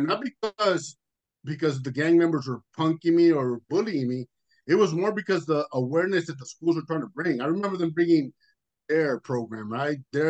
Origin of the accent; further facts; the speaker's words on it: Los Angeles, California, United States; I grew up in Los Angeles. First I started off in South Central, down the street from my grandfather's house with your dad's. Went to school there. We went to school at South Park Elementary.